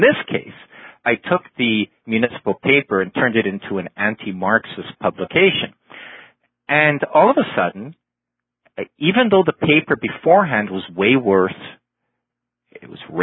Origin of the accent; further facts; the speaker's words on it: Toronto, Ontario, Canada; the city of Toronto, which is my hometown here, is split into municipal wards